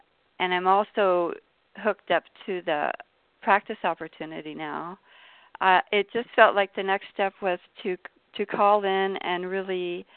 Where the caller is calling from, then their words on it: South Korea; I'm calling from Korea.